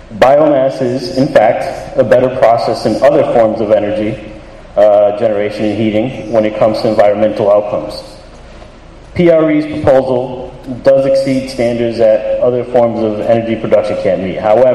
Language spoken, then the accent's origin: English; Springfield, Massachusetts, United States; I'm from Springfield